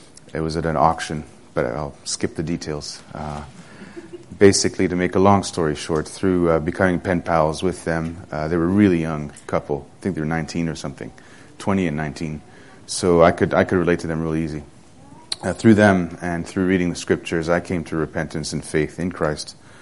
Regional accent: Qatar; English is a second language; also born or lived in France; I'm originally French, my parents are French. I grew up in Qatar, because they were teaching there, and so I mingled with Muslims most of my, all of my childhood, and my teen years.

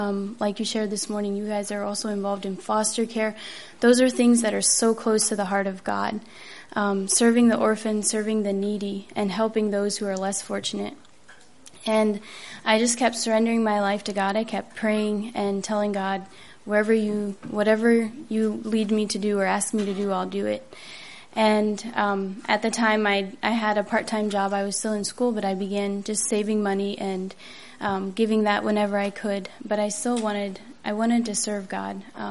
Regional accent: United States; I'm from Holmes County.

